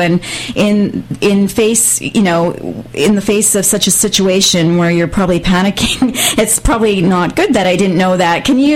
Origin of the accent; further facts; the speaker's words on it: British Columbia, Canada; I come from North Vancouver Island, big bear country